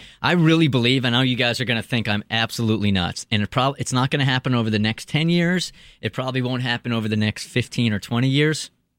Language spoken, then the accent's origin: English; United States; Like, I, as an American, am so proud of the way these guys are playing